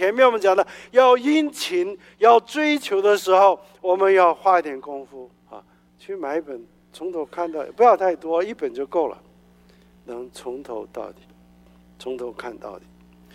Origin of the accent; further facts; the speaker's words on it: China; 那我们中国人老一辈的父亲对儿子，你他说什么就要听，对不对？